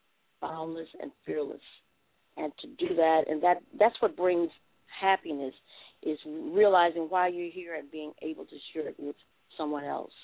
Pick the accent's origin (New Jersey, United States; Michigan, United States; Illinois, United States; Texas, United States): Texas, United States; Dallas; I went to the Dallas Independent School District. I grew up in Dallas, Texas.